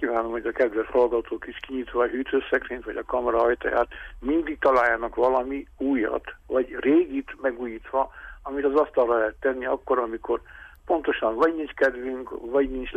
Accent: Gheorgheni, Harghita, Romania; Gyergyószaim Miklósonnak most, akik hallanak a városomból, a szülővárosomból

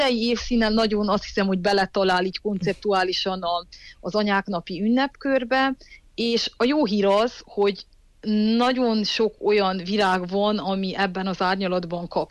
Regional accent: Székely Land, Romania; Természetes módon azért indul ez Székelyföldről, hiszen ugye mi is székelyföldiek vagyunk

